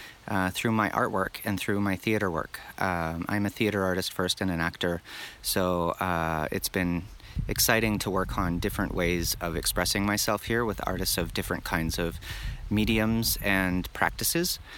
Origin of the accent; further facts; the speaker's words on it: Lethbridge, Alberta, Canada; I come from Lethbridge, Alberta.